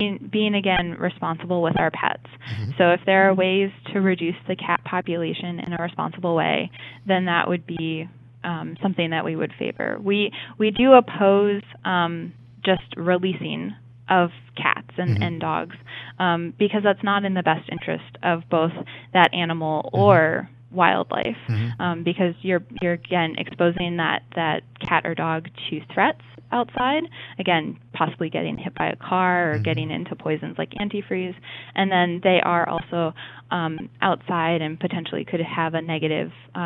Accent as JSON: {"language": "English", "country": "United States", "said": "So as an American, you know, I say let's use our voices"}